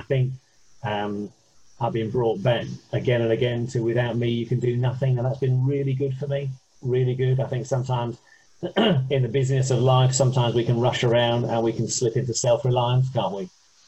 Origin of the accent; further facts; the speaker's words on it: Ipswich, East of England, United Kingdom; also born or lived in West Midlands; Well, I was born in the West Midlands. We moved to Ipswich when I was about 10.